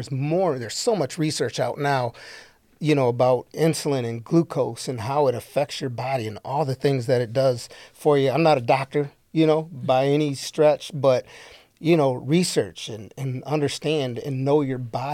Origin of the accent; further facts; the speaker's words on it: Sandusky, Ohio, United States; My dad owned a gym in Sandusky. I'm from Sandusky originally.